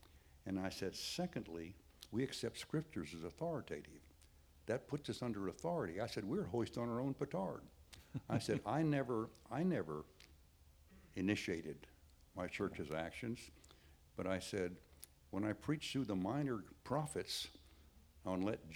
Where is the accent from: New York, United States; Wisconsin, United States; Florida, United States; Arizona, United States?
Florida, United States; You know, I'm from Florida's Gold Coast, family of professionals.